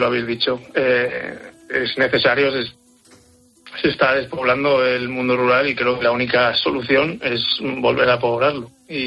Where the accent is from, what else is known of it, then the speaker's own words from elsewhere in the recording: Madrid, Community of Madrid, Spain; Yo soy de Madrid, de la capital, vamos